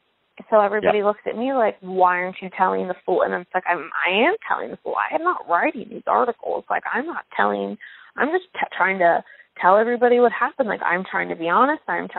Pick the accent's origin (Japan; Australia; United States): United States; Wilmington; we're from Wilmington. There's like three different law enforcement agencies in this town.